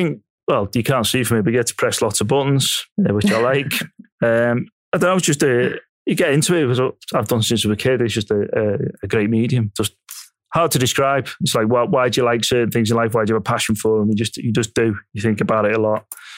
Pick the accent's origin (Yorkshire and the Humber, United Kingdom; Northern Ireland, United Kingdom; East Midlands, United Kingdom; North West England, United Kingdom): North West England, United Kingdom; Liverpool; Just because I'm from Liverpool, obviously you've gone for the stereotype, but I've never been arrested.